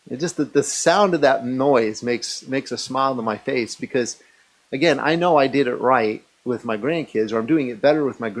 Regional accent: Passaic, New Jersey, United States; born there; I was born in Passaic, New Jersey in 1968. And my parents lived in an apartment right above my grandparents

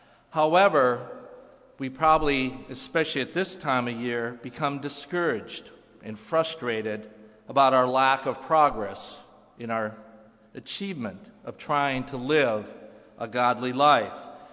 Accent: Wisconsin, United States; And I growing up in Wisconsin, my aunt played an accordion. My uncle was in a polka band.

